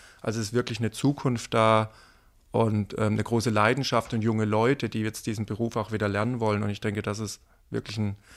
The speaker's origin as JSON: {"language": "German", "town": "Bad Mergentheim", "region": "Baden-Württemberg", "country": "Germany", "tie": "born or raised there", "said": "Ich bin in Bad Mergentheim aufgewachsen, sehr ländlich aufgewachsen, im Ort Neunkirch mit 800 Einwohnern"}